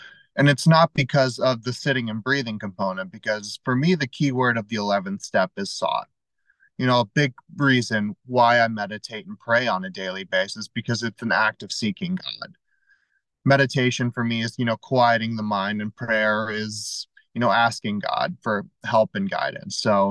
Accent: Los Angeles, California, United States; born there; I was born in Los Angeles, California, to two parents, and that's not what makes me an alcoholic.

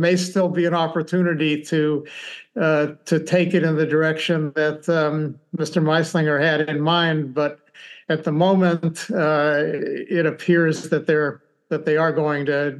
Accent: Linz, Upper Austria, Austria; first language German; English is a second language; also born or lived in Braunau; I started speaking English at a very early age, even though German was my first language. I started speaking English before I ever started school. So by the when we moved from Braunau to Linz, then I had to speak English every day.

